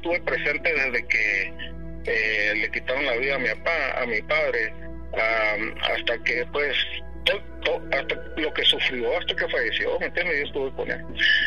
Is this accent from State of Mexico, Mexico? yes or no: no; Los Mochis, Sinaloa, Mexico; unos 10 años en un pueblo de Sinaloa. Yo soy de Los Mochis.